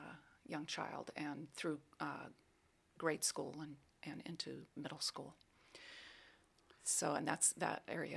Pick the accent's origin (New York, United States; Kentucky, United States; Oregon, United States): Oregon, United States; Well, I grew up in Southern Oregon, and I was the youngest of four